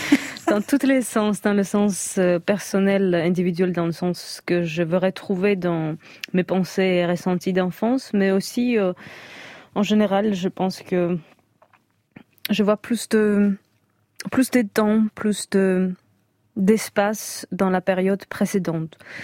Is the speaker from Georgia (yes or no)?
yes; Georgia; first language Georgian; French is a second language; now in France; surtout pour une étrangère. Bon, maintenant française, mais quand même, ma langue maternelle, c'est géorgien